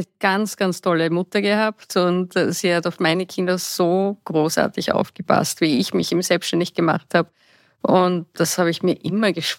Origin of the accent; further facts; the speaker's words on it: Vienna, Austria; also born or lived in Perchtoldsdorf; Ich komme ursprünglich aus Wien und jetzt Berchtoldsdorf, also das war so immer die Heimat, Rodon, Wien und Berchtoldsdorf, wo ich dann als Jugendliche hingezogen bin mit meinen Eltern.